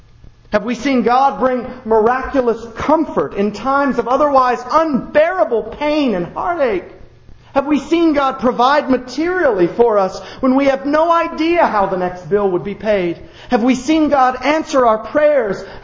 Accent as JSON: {"language": "English", "region": "the South", "country": "United States", "tie": "born there", "said": "genuinely, of course I am. I was born in the South."}